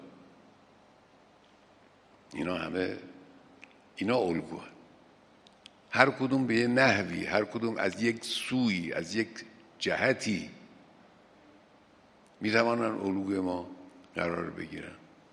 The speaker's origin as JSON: {"language": "Persian", "region": "Khorasan", "country": "Iran", "said": "حالا من چون خودم خراسانی هستم با این دو شهرم آشنا هستم"}